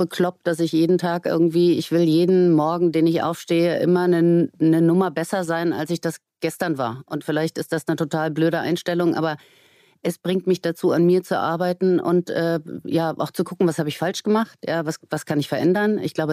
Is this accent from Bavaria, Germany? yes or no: no; Berlin, Germany; moved away as an adult; Ich bin gebürtige Berlinerin. Ich bin bis zu meinem, ich glaube, 27. Lebensjahr habe ich in dieser Stadt gelebt.